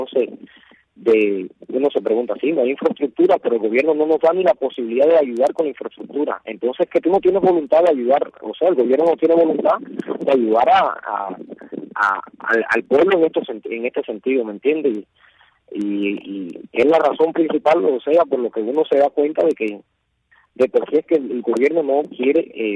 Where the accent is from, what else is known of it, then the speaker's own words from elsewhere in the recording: Cuba; como cubanos al fin